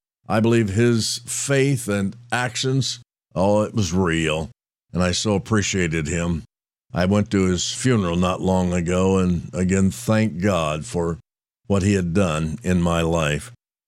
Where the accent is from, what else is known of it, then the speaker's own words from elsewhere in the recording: Roanoke, Indiana, United States; I grew up in the First Brethren Church of Roanoke, Indiana, and I heard the gospel.